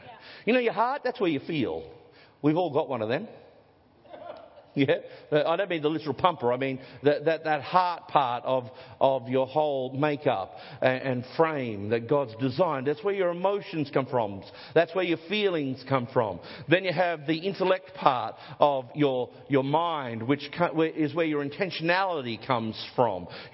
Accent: Gladstone, Queensland, Australia; I grew up in Gladstone, a little community, 20,000 people. Everybody played sport. Everybody knew everybody.

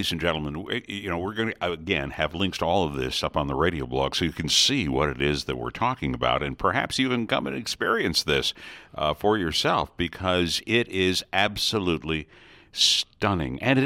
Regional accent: Detroit, Michigan, United States; I'm originally from Detroit, Gail, and so I have been to the Henry Ford Museum in Greenfield Village

